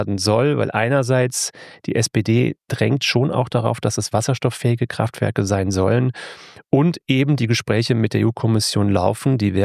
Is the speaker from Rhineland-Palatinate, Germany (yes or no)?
yes; Rhineland-Palatinate, Germany; Für mich als Pfälzer ist Osnabrück schon ziemlich weit im Norden.